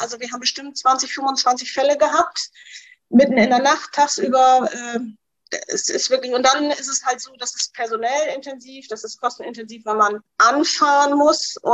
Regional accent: Lower Saxony, Germany; Ja, also wir kommen aus Niedersachsen. Wir sitzen, ich sag mal so grob mittig zwischen Hamburg und Bremen.

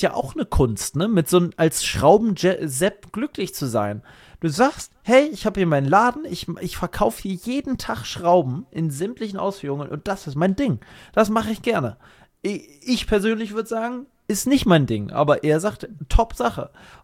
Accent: Saxony-Anhalt, Germany; Das ist sogar in meiner alten Heimat da. Ich kenne die in echt auch, ich weiß, wo die ist, bei Salzwedel.

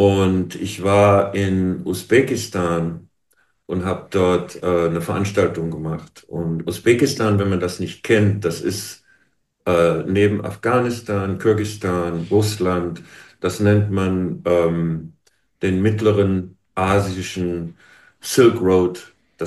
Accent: Germany

